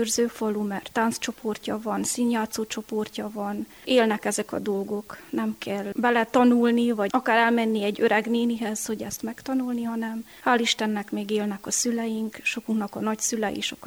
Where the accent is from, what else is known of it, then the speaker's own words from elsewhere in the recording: Csíkcsomortán, Harghita, Romania; Csíkcsomortán itt születtem. Körbevesz a hagyomány, beleszülettem egy nagy családba, öten vagyunk testvérek